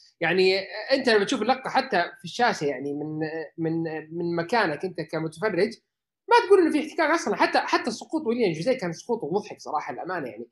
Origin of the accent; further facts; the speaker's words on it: Saudi Arabia; يعني أشوف الدرجة الأولى عندنا في السعودية